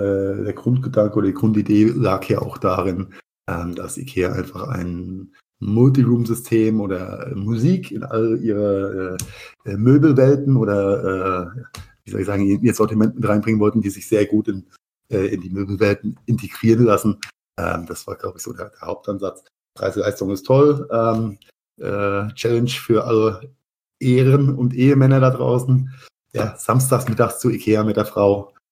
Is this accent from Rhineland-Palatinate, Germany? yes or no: yes; Mainz, Rhineland-Palatinate, Germany; in meiner Heimatstadt Mainz